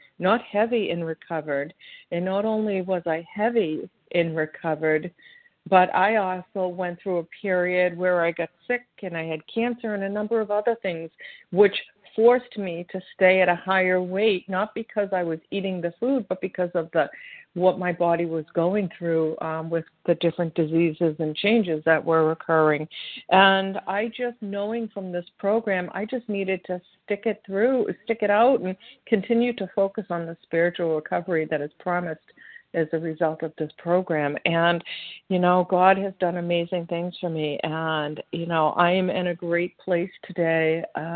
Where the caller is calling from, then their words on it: Massachusetts, United States; So it's good to be here, and I am calling from Massachusetts